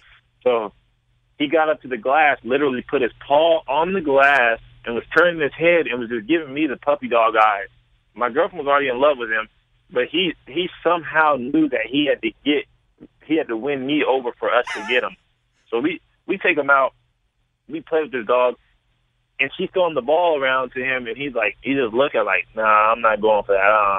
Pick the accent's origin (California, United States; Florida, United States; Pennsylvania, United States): California, United States; it made me miss home because, you know, I'm from California.